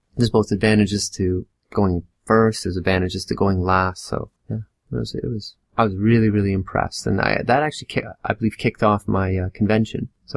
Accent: Canada; accent: Canadian; I didn't feel I had to, like, play up my Canadian accent.

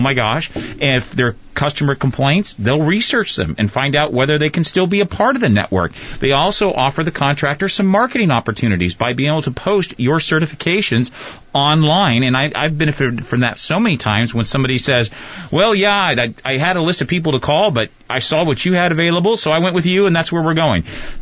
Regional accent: California, United States; moved away; I came from California originally years ago. That's where I grew up.

